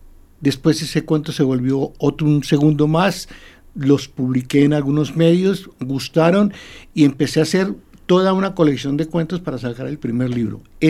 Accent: Colombia; creo que realmente soy el único colombiano que ha publicado tantos libros

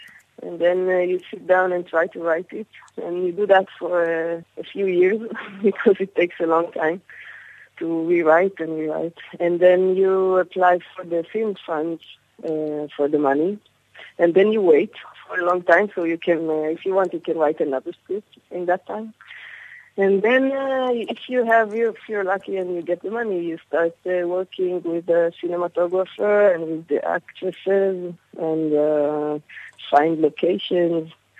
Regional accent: Tel Aviv, Tel Aviv District, Israel; I'm a director from Tel Aviv, from Israel.

